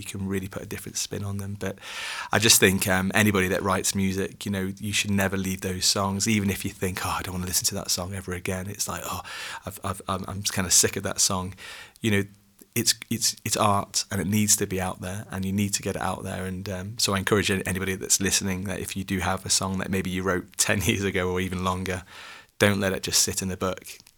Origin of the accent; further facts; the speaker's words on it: Liverpool, North West England, United Kingdom; now in Wales; I mean, I'm from Liverpool, England. I was born and raised in that area, and then I moved to the southeast of England.